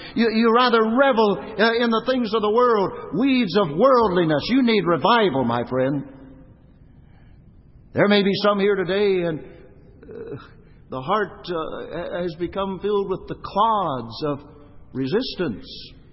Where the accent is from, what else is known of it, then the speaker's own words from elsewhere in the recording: Arizona, United States; I grew up in Arizona. We used to do a lot of mountain climbing.